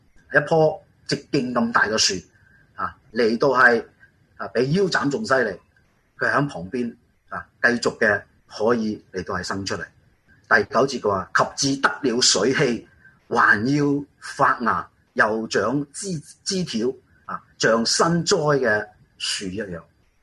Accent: Guangdong, China; accent: Cantonese; 好像我们广东话讲的仲有得仲得仲有希望。

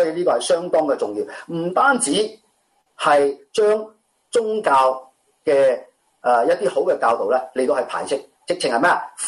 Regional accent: China; 我哋中国人话啊个官啊，见到个官咧上边咧系廉政。

